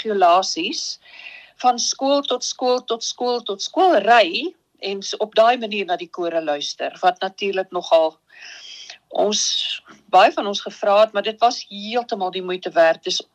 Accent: Durban, KwaZulu-Natal, South Africa; ek was van Durban.

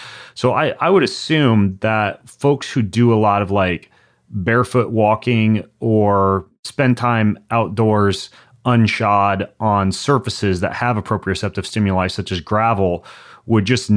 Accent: Lewiston, Idaho, United States; when I grew up in Lewiston, Idaho, about a quarter mile long driveway to either get the mail or drag the large wheeled garbage cans down for garbage pickup day.

